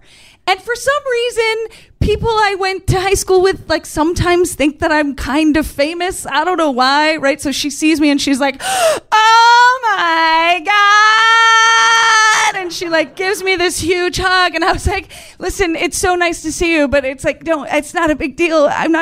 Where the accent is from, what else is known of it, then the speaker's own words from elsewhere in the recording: New York, United States; For my hometown, I have to say, I grew up in Central New York.